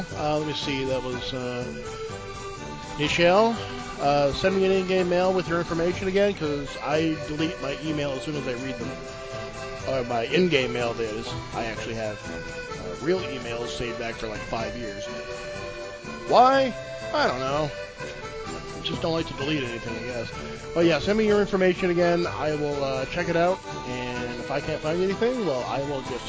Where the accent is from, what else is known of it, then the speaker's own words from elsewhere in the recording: East Coast, United States; Well, I'm from the East Coast, so I know how small the area is.